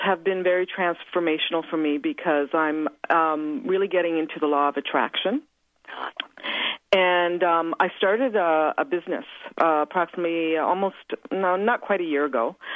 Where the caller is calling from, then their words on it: Whitby, Ontario, Canada; I'm calling from Whidbey, Ontario, Canada.